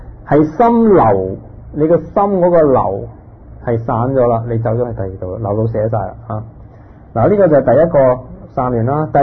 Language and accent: Cantonese; China; 嗱，我哋中國人有時候修禅定修止觀啦